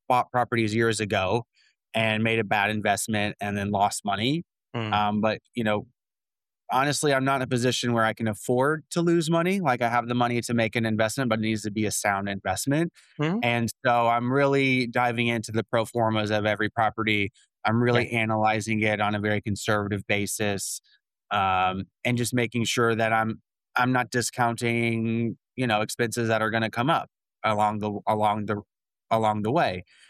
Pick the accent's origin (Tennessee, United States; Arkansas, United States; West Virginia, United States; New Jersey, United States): Tennessee, United States; Knoxville; And currently I'm looking in Knoxville, Tennessee, my hometown market, because, you know, it's a market that I know, right?